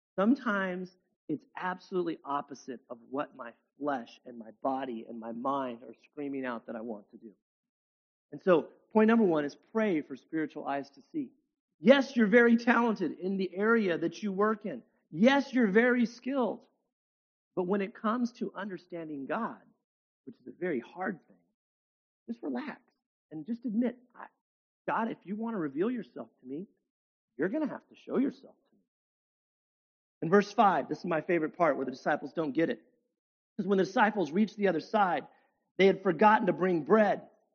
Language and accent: English; United States; I'm in control. I'm an American. I'm prideful.